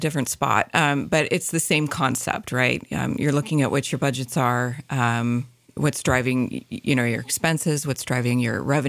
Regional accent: Seattle, Washington, United States; moved away as an adult; now in Sandpoint, United States; So I've been in the Sandpoint area with my family since the October of 2020. And so I hail from the Seattle area.

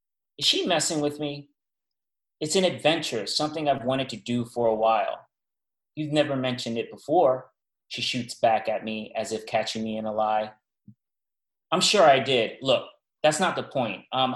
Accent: New York City, New York, United States; Yeah, well, like you said, I'm from New York City, and I'm a big storyteller.

